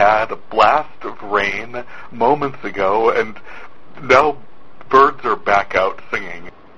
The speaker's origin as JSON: {"language": "English", "region": "North Dakota", "country": "United States", "said": "I am from North Dakota, where we're having spring."}